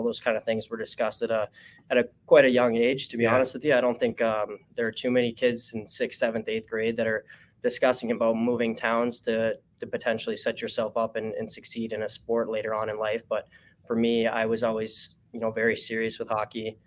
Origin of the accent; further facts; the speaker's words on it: Moorhead, Minnesota, United States; Obviously growing up in Moorhead, we've played Bemidji countless of times.